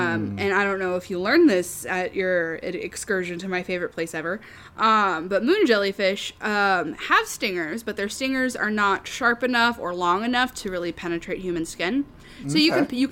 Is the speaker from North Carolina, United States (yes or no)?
no; San Diego, California, United States; I'm from San Diego, which has like 5 colleges, like